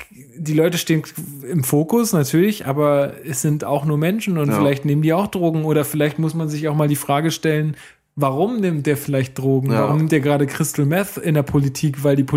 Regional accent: Berlin, Germany; also ich komme ja ursprünglich aus Berlin, deswegen betrifft mir

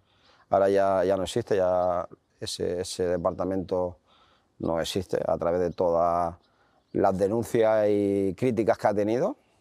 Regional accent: Spain; O sea, tú imagínate siendo español y te ves allí rodeado de todo eso

